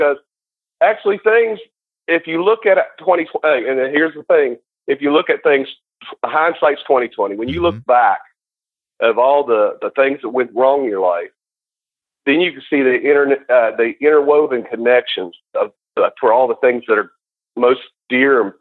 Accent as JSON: {"language": "English", "region": "West Virginia", "country": "United States", "tie": "born or raised there", "moved": "as an adult", "said": "I mean, I'm from West Virginia, the home of the, you know"}